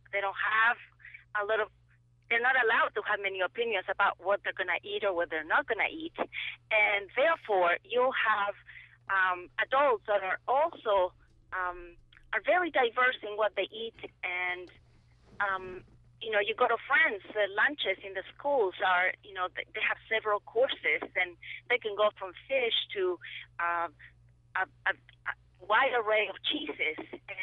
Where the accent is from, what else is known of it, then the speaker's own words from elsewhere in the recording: Chile; now in United States; I am a foreigner, and so is my husband. My husband is French, and I'm from Chile.